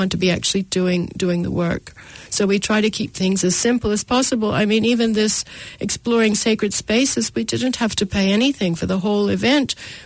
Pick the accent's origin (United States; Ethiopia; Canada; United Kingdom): Canada; I'm Canadian